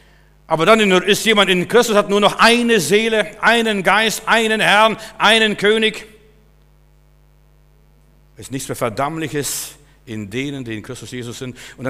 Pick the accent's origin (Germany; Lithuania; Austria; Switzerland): Lithuania; Klaipėda, Klaipėda County; Es ist was ganz Interessantes bei uns zu Hause in Litauen, Memel, wo ich herkomme.